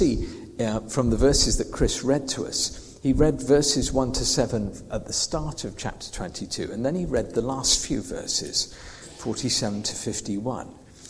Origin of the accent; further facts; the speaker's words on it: Bristol, South West England, United Kingdom; I grew up in Bristol, and near Bristol is a town called Malmesbury